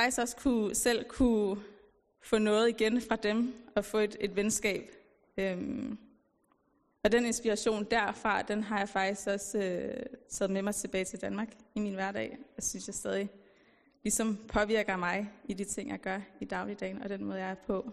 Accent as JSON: {"language": "Danish", "country": "Uganda", "said": "jeg er jo halvt fra Uganda"}